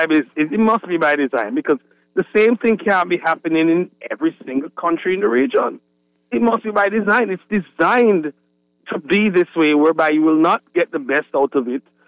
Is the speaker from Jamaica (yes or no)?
yes; Jamaica; moved away; I'm originally from Jamaica, originally.